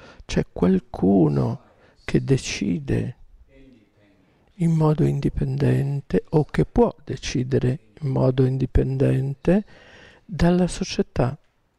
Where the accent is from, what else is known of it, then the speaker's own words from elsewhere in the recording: Germany; Io posso dirvi che io sono un tedesco che ha studiato in Italia